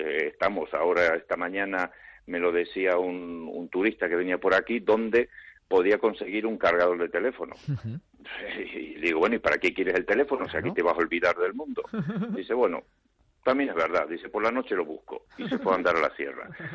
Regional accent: Argentina; now in Spain; Yo soy argentino, mi padre era de aquí, de Madrid, y yo, bueno, vine a trabajar a la zona en su tiempo.

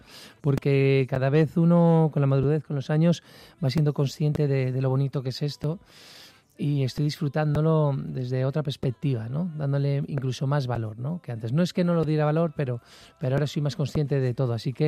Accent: Cantabria, Spain; now in Madrid, Spain; Cantabria, volver allí. En cuanto llegas, ves el mar, hueles a salitre, salir a mi casa, además tengo la suerte de vivir encima del mar

